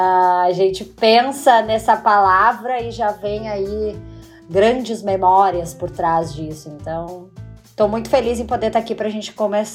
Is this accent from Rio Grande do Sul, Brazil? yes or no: yes; Rio Grande do Sul, Brazil; moved away; Acho que já deu para perceber de que da Bahia eu não sou, né? Sou gaúchíssima, mas fazem muitos anos que eu saí do Rio Grande do Sul.